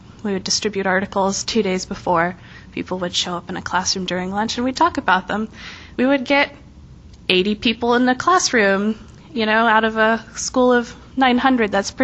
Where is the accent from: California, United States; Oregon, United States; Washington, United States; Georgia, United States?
Oregon, United States; Cottage Grove; I'm 22 and I'm from Cottage Grove, Oregon.